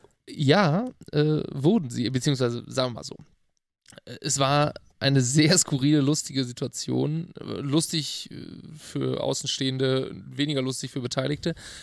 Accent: North Rhine-Westphalia, Germany; bei uns im Rheinland.

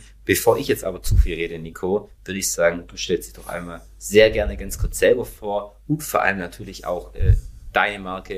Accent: Baden-Württemberg, Germany; accent: Swabian; Bei mir ist der Schwäbische drin, den hört immer mal wieder der ein oder andere User raus.

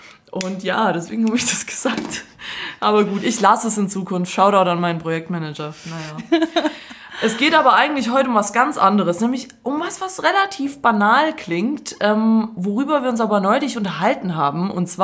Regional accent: Stuttgart, Baden-Württemberg, Germany; Ich so, ja, woher kommen Sie denn? Und sie so, ja, da Reutlingen, die Ecke. Und ich so, ja, hier Stuttgart.

